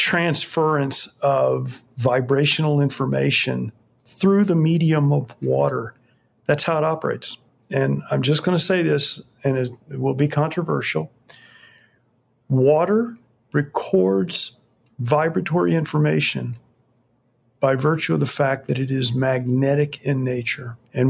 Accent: Fort Myers, Florida, United States; Yeah, I have had that experience. I grew up in Fort Myers.

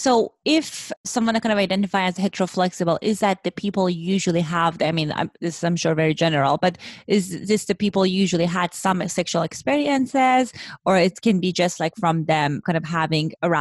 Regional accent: Iran; English is a second language; As my listeners, they know I grew up in Iran, in Middle East.

